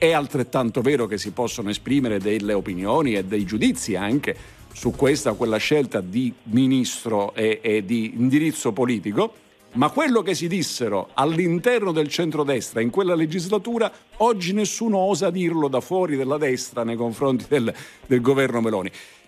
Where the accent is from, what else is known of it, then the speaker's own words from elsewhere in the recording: Livorno, Tuscany, Italy; born there; Io sono nato a Livorno